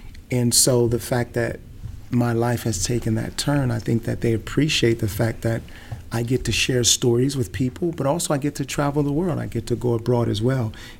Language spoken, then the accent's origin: English; Trenton, New Jersey, United States; also born or lived in Kentucky, United States; I'm originally from a place called Trenton, New Jersey, in the United States of America. And I also lived in Kentucky in the U.S. as well for quite a while.